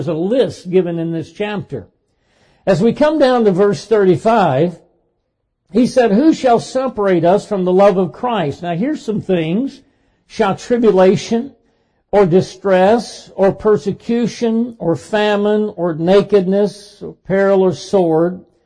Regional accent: Dayton, Tennessee, United States; he was the one that debated for creation in the Scopes trial in my hometown in Dayton, Tennessee in 1925.

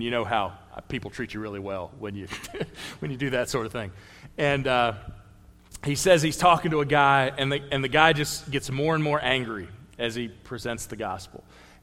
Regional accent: United States; born there; I'm really thankful that I was born in America.

